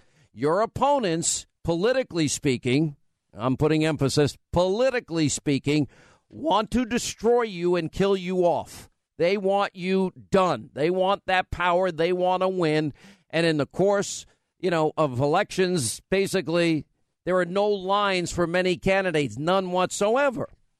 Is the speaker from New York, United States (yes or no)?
yes; New York, United States; Now, I was a kid growing up from New York. My accent was a shock to the people in Alabama